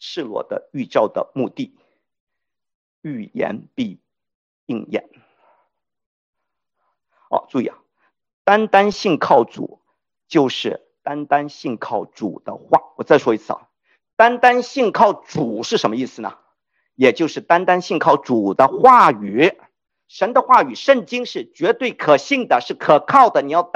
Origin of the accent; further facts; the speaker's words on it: China; 你知道我们中国人很合群啊，中国人很抱团啊，我们干啥都喜欢一块儿做。